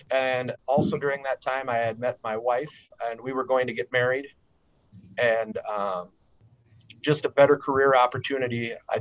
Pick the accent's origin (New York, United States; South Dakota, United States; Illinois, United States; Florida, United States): South Dakota, United States; Yankton; I grew up in Yankton, South Dakota.